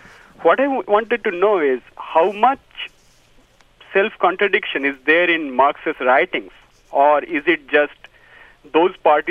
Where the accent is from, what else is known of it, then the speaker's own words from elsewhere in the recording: West Bengal, India; English is a second language; growing up in West Bengal, we got to hear some Marxist quotations all the time